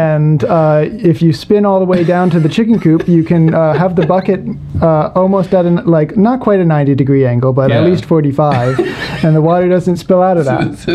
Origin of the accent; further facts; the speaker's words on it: Lancaster, Pennsylvania, United States; I grew up in Lancaster, Pennsylvania, on a small hobby farm.